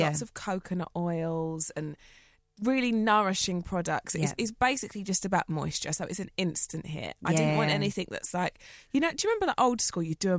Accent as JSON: {"language": "English", "region": "East of England", "country": "United Kingdom", "tie": "born or raised there", "said": "I grew up in Essex."}